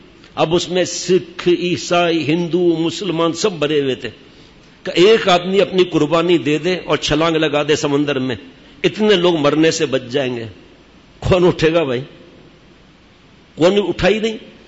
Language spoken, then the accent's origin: Urdu; Karachi, Sindh, Pakistan; born there; ہم تو 11-12 سال کے تھے, میری پیدائش کراچی کی, لیکن جاتے تھے چھٹیوں میں گاؤں